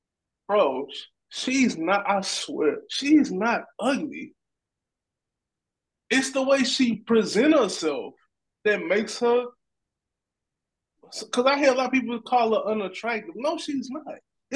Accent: Louisiana, United States; I'm from Louisiana, born and raised.

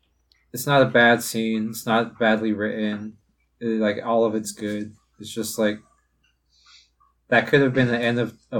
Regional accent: United States; but I'm ignorant American.

